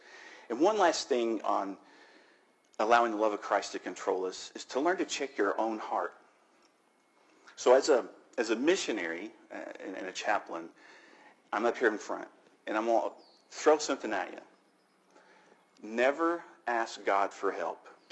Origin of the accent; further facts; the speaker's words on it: United States; You know, I'm an American, and I understand the fear